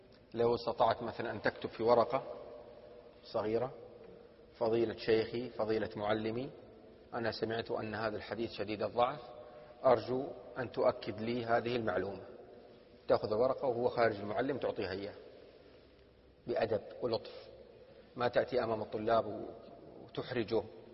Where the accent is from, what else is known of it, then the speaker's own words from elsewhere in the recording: Saudi Arabia; مثل في لهجة العامة عندنا في السعودية يقولون: مع الخيل يا شقرة،